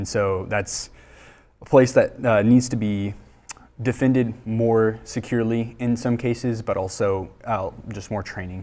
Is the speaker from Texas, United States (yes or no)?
yes; Kilgore, Texas, United States; Originally from Northeast Texas, around Tyler area.